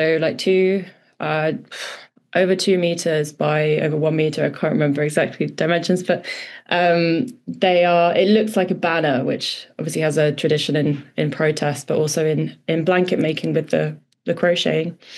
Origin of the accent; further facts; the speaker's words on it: London, United Kingdom; I'm from London, and it's a huge issue here.